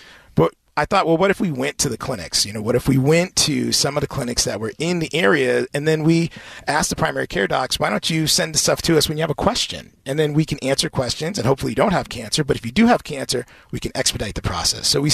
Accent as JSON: {"language": "English", "town": "Springfield", "region": "Massachusetts", "country": "United States", "tie": "born or raised there", "said": "And I think for me, I grew up in Springfield, Mass. And my dad worked in the factory his whole life."}